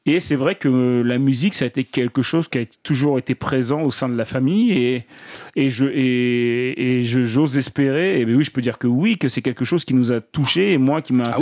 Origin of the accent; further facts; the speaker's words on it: Le Havre, Normandy, France; j'ai grandi en Normandie, et on venait faire nos vacances ici avec les fameux congés bonifiés